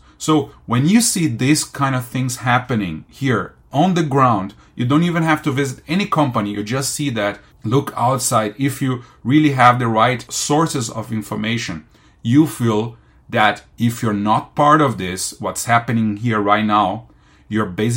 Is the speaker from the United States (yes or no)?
no; Brazil; moved away as an adult; also born or lived in Germany; now in China; I am an expat living in China with my family. I'm 39 years old. I was born and raised in Brazil, but since a while now, I have been living abroad.